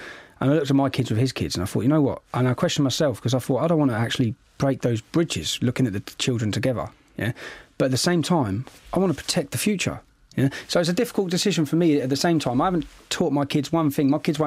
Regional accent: Luton, East of England, United Kingdom; That in Luton, my hometown, there was 26 firebombings.

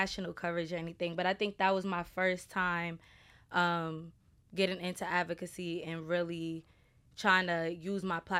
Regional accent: Brooklyn, New York, United States; I am from Brooklyn, New York.

